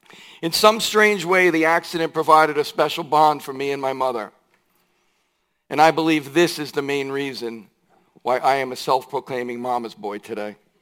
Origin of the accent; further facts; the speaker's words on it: Commack, New York, United States; eventually ended up in Commack, where my mom still resides today. I experienced what you would call a normal upbringing.